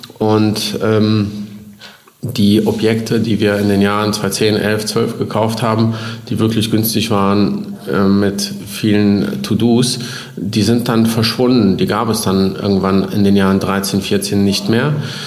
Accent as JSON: {"language": "German", "town": "Aachen", "region": "North Rhine-Westphalia", "country": "Germany", "tie": "born or raised there", "said": "Ich komme ursprünglich aus Aachen, bin hier aufgewachsen und wohne auch mit Familie hier zwischenzeitlich."}